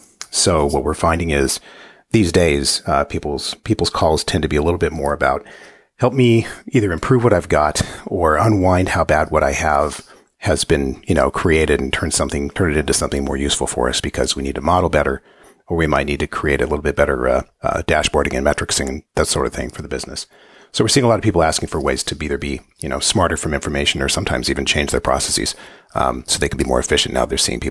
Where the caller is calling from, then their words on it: Los Angeles, California, United States; I'm talking in from Los Angeles, California, as you mentioned, and not too far from what unfortunately is not a particularly sunny day in Malibu, California, but live in the hills